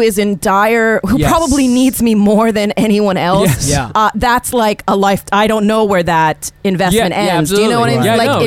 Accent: Hawaii, United States; You know, it's weird growing up in Hawaii because the experience is you are the majority.

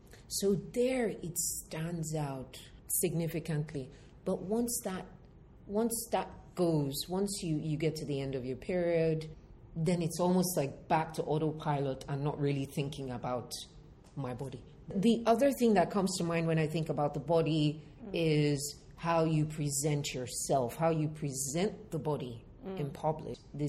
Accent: Nigeria; I'm from Nigeria, and in Nigeria, I have really close friends that are Muslims.

